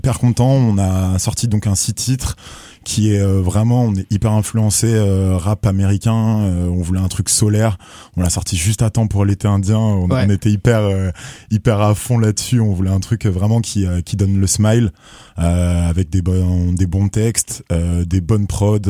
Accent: Bordeaux, Nouvelle-Aquitaine, France; now in Rennes, France; Je suis né à Bordeaux, en gros. Je suis originaire vraiment de Bordeaux à la base. C'est là-bas que j'ai commencé à rapper aussi.

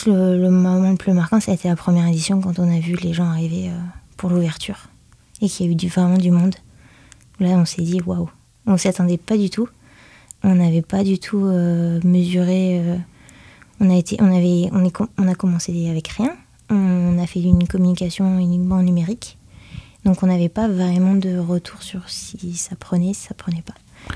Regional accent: Aurillac, Auvergne-Rhône-Alpes, France; moi, je viens d'Aurillac et j'ai grandi avec le Festival international des arts de la rue.

